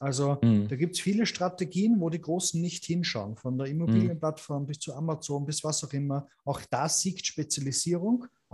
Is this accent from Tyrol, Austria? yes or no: no; Vienna, Austria; also ich als Österreicher, ja, ja, ich als Wiener